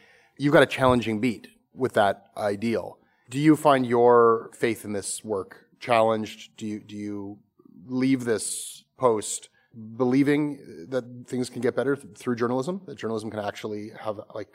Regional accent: Toronto, Ontario, Canada; growing up in Toronto

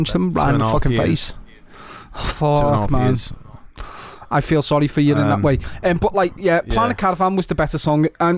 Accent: Liverpool, North West England, United Kingdom; and I'm from Liverpool

